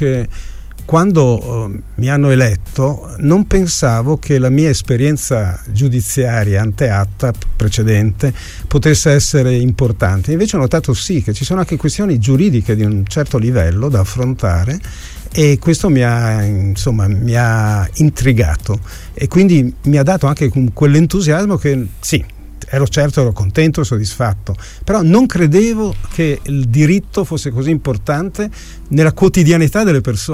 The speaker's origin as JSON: {"language": "Italian", "town": "Tolmezzo", "region": "Friuli-Venezia Giulia", "country": "Italy", "said": "perché sono di Tolmezzo, amo la carnia, ci torno"}